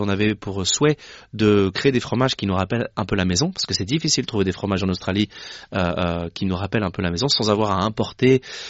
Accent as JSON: {"language": "French", "town": "Chambéry", "region": "Auvergne-Rhône-Alpes", "country": "France", "said": "je suis né dedans, hein. Je viens de Savoie, à Chambéry"}